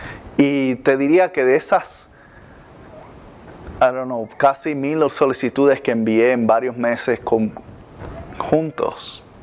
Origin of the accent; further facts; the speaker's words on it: Puerto Rico; En Puerto Rico, en mi país, decían mucho, el que no escucha consejo no llega viejo.